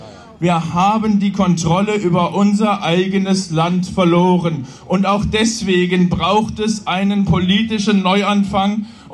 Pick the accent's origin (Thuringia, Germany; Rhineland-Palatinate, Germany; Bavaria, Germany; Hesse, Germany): Bavaria, Germany; Nuremberg; Wir haben in Nürnberg bei uns, wo ich herkomme, ein Aufnahmelager